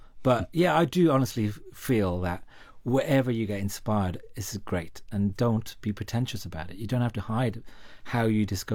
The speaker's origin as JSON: {"language": "English", "town": "Wolverhampton", "region": "West Midlands", "country": "United Kingdom", "accent": "Wolverhampton", "said": "one of my nieces, who is university educated, calls me posh because I've lost my Wolverhampton accent."}